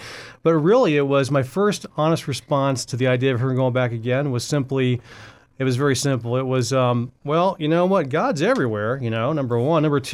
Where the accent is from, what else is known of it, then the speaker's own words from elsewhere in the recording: Texas, United States; born there; I was born in Texas, grew up moving all over the country as an Air Force brat